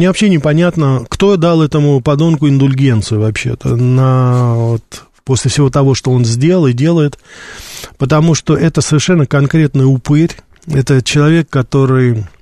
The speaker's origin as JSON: {"language": "Russian", "country": "Austria", "said": "но я сам из Австрии, но вообще-то я, как говорится, ли человек мира"}